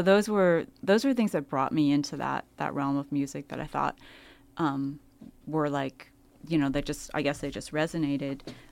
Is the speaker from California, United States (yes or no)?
yes; California, United States; I hadn't encountered that, I guess, like, so much growing up in California or listening to whatever I was listening to growing up, you know.